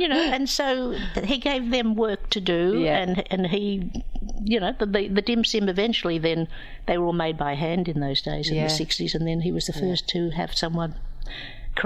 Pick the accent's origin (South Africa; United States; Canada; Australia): Australia; I was at school playing basketball and being an Aussie kid.